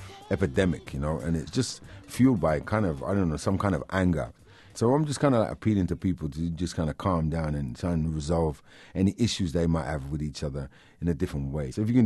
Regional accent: Canterbury, South East England, United Kingdom; Growing up in Canterbury, Canterbury's in the south part of England. There's not a lot of black people there. I went to a secondary school of 1,200 kids. There was only six of us that were black.

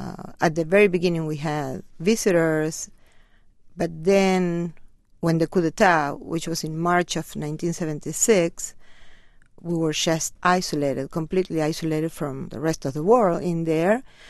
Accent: Rosario, Santa Fe, Argentina; I'm originally from Rosario, a city in Argentina

